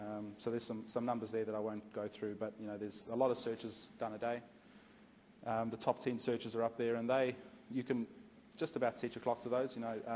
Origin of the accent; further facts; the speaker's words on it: KwaZulu-Natal, South Africa; I come from the south coast in South Africa, and it's 32 degrees usually.